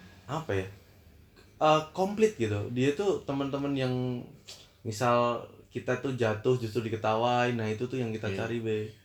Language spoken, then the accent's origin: Indonesian; Surakarta, Central Java, Indonesia; moved away; Jadi apalagi gue dari lahir tuh di kota Solo. Jadi lu bisa bayangin ketika gue harus pergi tuh, waktu itu gue sedih